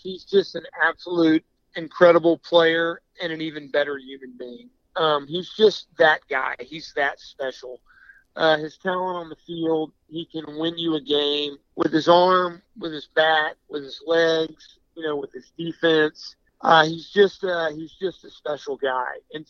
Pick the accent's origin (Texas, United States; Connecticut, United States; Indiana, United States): Texas, United States; Houston; I mean, growing up in Houston, I was a big Oilers fan.